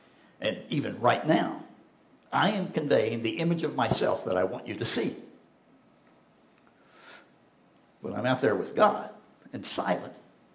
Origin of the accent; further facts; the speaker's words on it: Bentonville, Arkansas, United States; When I was growing up, I grew up in Bentonville, Arkansas.